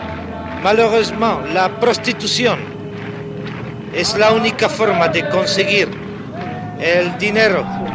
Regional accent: Djibouti; Spanish is a second language; also born or lived in France; Yo soy nativo de Djibouti y he pasado aquí prácticamente toda la vida, menos 5 años que fui en el sur de Francia, trabajando. Allí fue donde aprendí a hablar un poco el español.

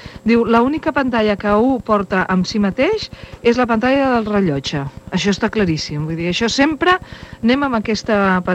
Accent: Girona, Catalonia, Spain; o sigui que som molt de Girona

